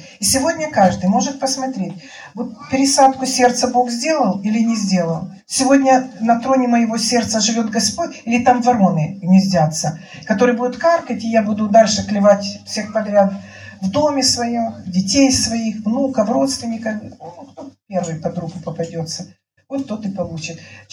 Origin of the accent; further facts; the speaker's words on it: Georgia; От того, что я, знаете, грузин